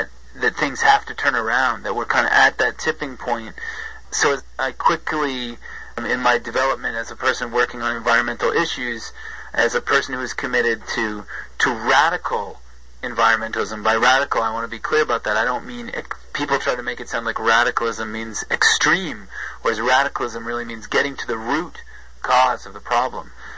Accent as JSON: {"language": "English", "country": "United States", "tie": "born or raised there", "said": "So I ended up growing up in the United States because my family, my parents are a mixed marriage, one from a Catholic background, one from a Protestant background."}